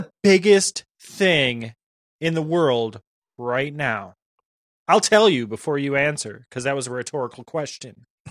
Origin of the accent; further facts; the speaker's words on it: England, United Kingdom; you're American. I'm English.